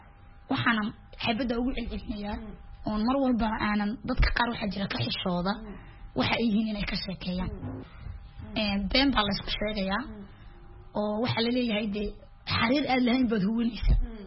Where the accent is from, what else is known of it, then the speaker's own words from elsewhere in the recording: Djibouti; Haddana ka Jabuuti baan ahay, afka Soomaaligaan qoraa akhriyaana